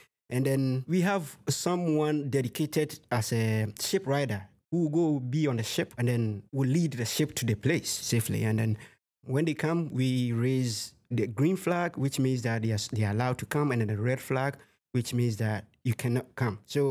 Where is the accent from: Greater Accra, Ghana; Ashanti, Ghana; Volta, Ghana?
Greater Accra, Ghana; Accra; English is a second language; moved away as an adult; I'm originally from Accra, Ghana. I was born and raised. I came here when I was like already old, like 25 years old.